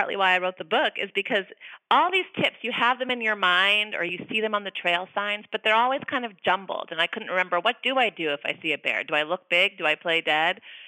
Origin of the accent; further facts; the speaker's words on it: Boston, Massachusetts, United States; now in California, United States; I'm outdoorsy, but I grew up in Boston, live in California.